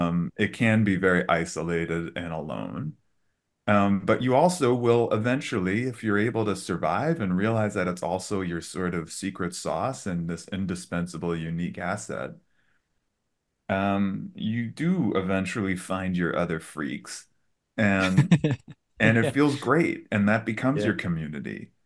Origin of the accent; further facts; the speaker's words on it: New York City, New York, United States; when I grew up in New York City with the punk scene